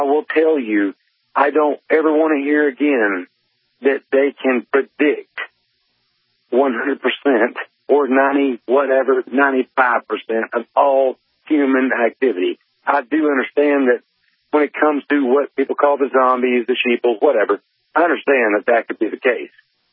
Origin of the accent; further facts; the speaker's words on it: Georgia, United States; accent: southern; I'm from Georgia and got me a little southern accent because I'm from Georgia.